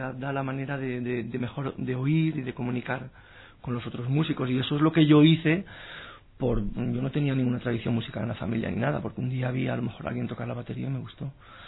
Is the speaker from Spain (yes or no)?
yes; Alicante, Valencian Community, Spain; estuve tocando en grupos en Alicante, porque soy de Alicante, con grupos de todo tipo, de baile, de rock.